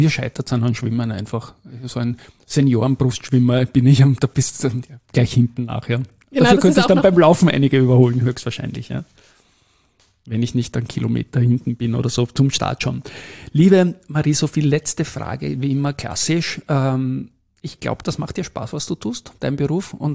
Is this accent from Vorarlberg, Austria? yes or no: yes; Vorarlberg, Austria; Das Skifahren war so ein kleines Stichwort, auch als Vorarlbergerin natürlich.